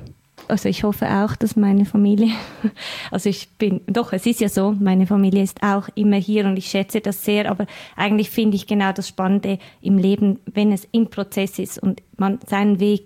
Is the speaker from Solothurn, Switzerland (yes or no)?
no; Glarus, Switzerland; now in Zurich, Switzerland; Also ich lebe seit 13 Jahren erst in Zürich. Ich komme ursprünglich aus dem Glarnerland. Also ich kenne Land und Stadt.